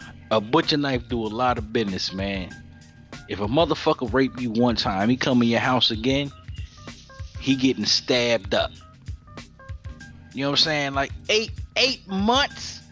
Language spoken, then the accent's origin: English; South Carolina, United States; Nigga, I'm always from South Carolina.